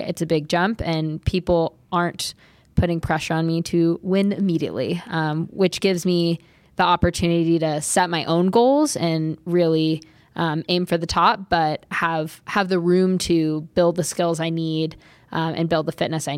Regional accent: Kentfield, California, United States; I grew up in Kentfield, California, at the base of Mount Tam, where mountain biking was invented.

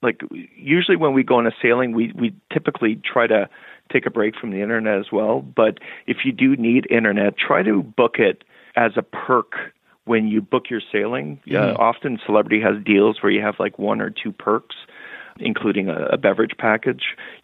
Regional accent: Canada; My wife and I, we're Canadian

